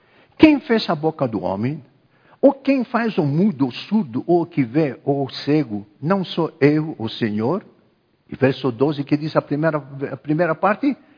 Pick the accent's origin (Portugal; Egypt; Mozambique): Egypt; Portuguese is a second language; moved away as an adult; now in Brazil; eu não falo mais o árabe como eu falava lá. Quando eu nasci e fui criado 18 anos vivendo no Egito, mas 50 anos no Brasil